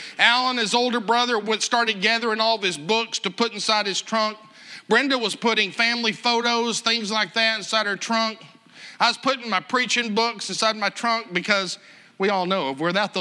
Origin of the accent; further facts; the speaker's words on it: Ireland; I'm an Irishman. The Irish tell stories. Where I grew up, they believed that half of the lesson was telling the text.